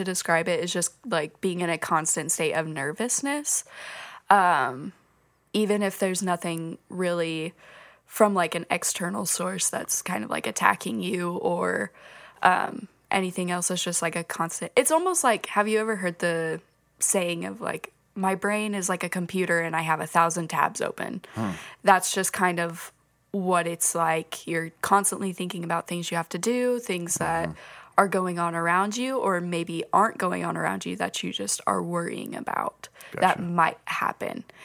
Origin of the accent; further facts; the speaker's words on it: Belton, Texas, United States; I'm getting my degree in social work and Christian ministry, and I'm from Belton, Texas.